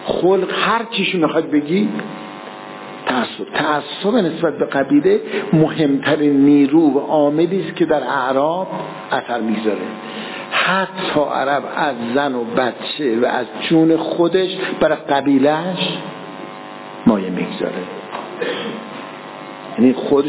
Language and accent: Persian; Iran; مثل که ما مردم ایرانیم دیگه